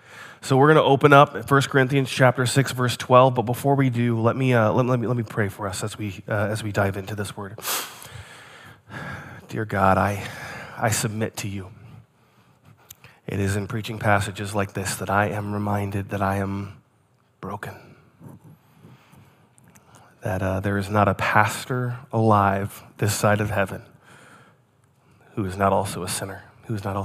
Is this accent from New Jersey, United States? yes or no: yes; New Jersey, United States; also born or lived in East Coast; I grew up in the East Coast, so I spent junior high and high school in New Jersey, which they have even less trust for kids in cars.